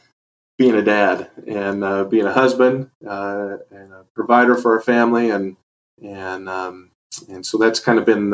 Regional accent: Selah, Washington, United States; So I grew up in Sela, Washington, and right outside of Yakima, and went to Sela High School, graduated in 85

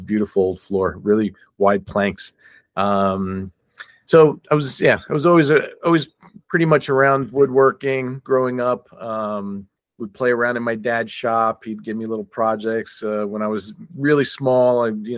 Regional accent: Newark, New Jersey, United States; So yeah, I grew up in Newark, New Jersey.

